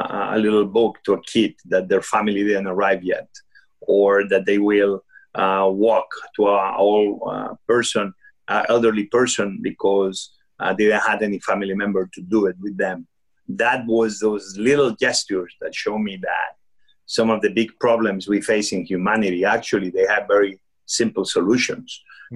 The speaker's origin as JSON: {"language": "English", "country": "Spain", "tie": "born or raised there", "said": "So my life was like any other boy growing up in Spain, middle class. My mom, my dad, they were nurses."}